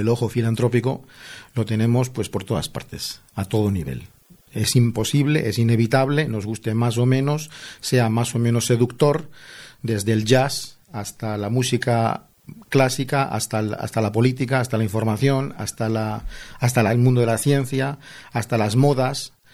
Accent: Spain; also born or lived in United States / United Kingdom; Claro, yo soy español.

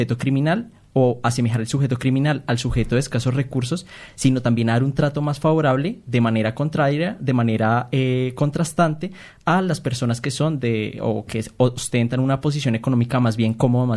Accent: Colombia; También soy de Colombia, como Germán.

